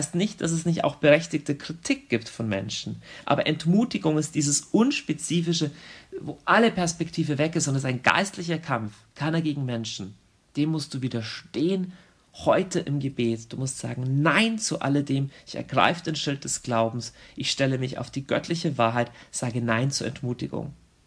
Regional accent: Germany; aber ich selbst bin Deutscher, deswegen sage ich das mal.

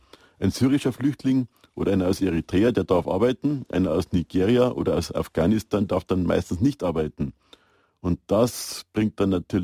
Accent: Fürstenfeldbruck, Bavaria, Germany; Also in meiner Heimatstadt, da haben wir eine Erstaufnahme, eine Kleinstadt, Fürstenfeldbruck, wo ich wohne.

